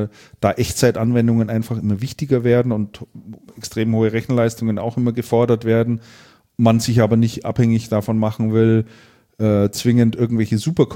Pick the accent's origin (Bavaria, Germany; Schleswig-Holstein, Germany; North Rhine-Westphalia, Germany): Bavaria, Germany; born there; also born or lived in Lechfeld; Gebürtig bin ich Mittelfranke.